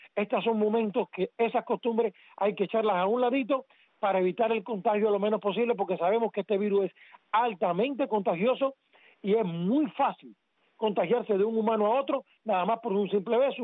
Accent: Cuba; now in Miami, United States; casi todos los que venimos de Cuba tenemos un familiar en Cuba

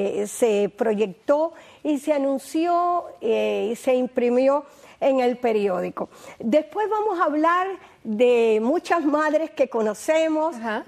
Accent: Santiago de las Vegas, Havana, Cuba; Mi pueblo, uno habla de su pueblo como si fuera lo más grande, pero eso es normal.

